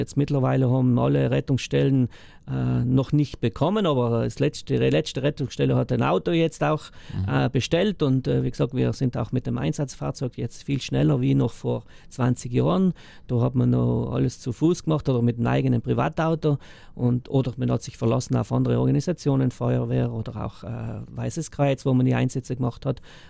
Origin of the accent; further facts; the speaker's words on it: Lana, Trentino-Alto Adige, Italy; In Lana lebe ich eigentlich seit ich auf der Welt bin. Ja. Besser gesagt, wir sind in Cherms geboren, die meisten Lahner noch, bis zu einem gewissen Jahrgang.